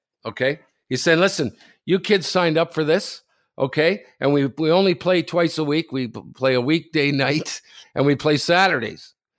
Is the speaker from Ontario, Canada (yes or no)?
yes; Sudbury, Ontario, Canada; This is in Sudbury, my hometown.